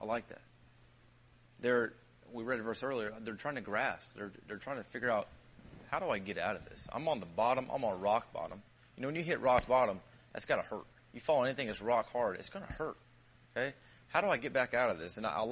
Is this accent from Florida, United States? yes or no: yes; Tampa, Florida, United States; There's a lady I know back where I grew up in Tampa